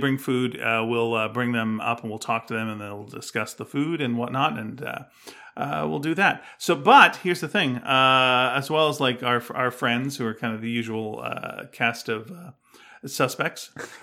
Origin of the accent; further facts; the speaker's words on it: Montreal, Quebec, Canada; I love Montreal. I grew up in Montreal.